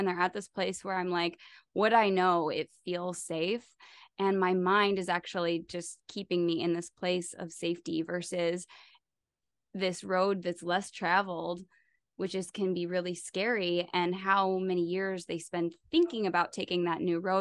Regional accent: Michigan, United States; from my home state, Western Michigan University. He went to school, and you guys know I'm always a Michigan girl at heart.

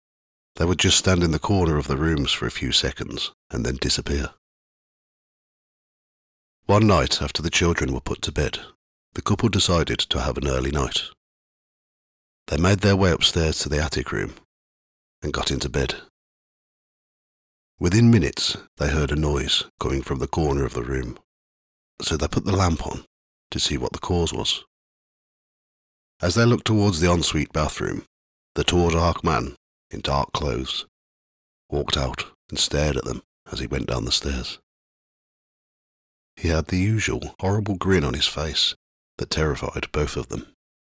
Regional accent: Redditch, West Midlands, United Kingdom; a collection of ghost stories that I've collected from my hometown over the last 20 years. In this episode, I'll be covering the areas of Headless Cross and Smallwood. Headless Cross is in the southwest of Redditch.

